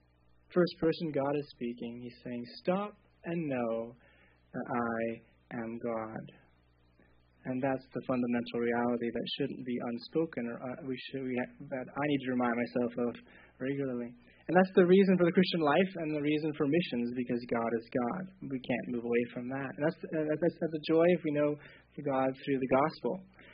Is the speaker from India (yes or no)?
no; Czechia; I grew up in the Czech Republic, and there's a great need there.